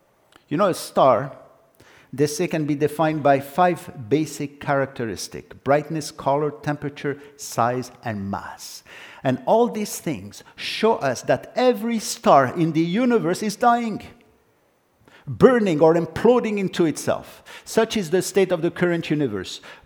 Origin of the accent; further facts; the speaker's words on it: Casablanca, Casablanca-Settat, Morocco; See, I was born in Casablanca, Morocco, and born and lived not far from what I consider the most beautiful beaches in the world